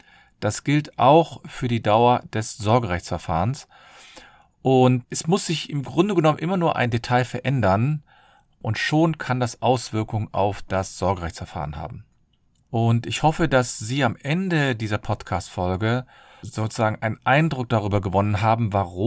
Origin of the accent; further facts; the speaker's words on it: Cologne, North Rhine-Westphalia, Germany; ich komme aus Köln und ich freue mich, dass ihr wieder dabei seid